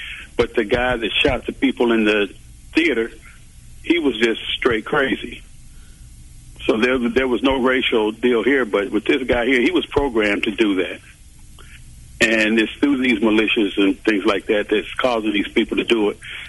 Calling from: Kansas City, Kansas, United States; I'm calling from Kansas City, Kansas.

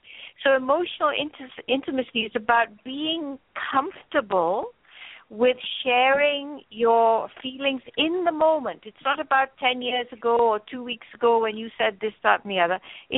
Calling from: Los Angeles, California, United States; Okay, well, I'm calling from Los Angeles, and the sun is just going down

